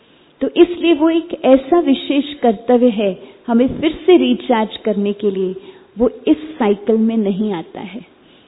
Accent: Mumbai, Maharashtra, India; जैसे मैं बॉम्बे से हूं तो वहां बहुत गर्मी होती है।

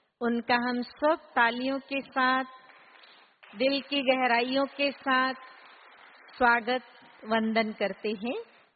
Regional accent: Chhattisgarh, India; हम छत्तीसगढ़ से हैं

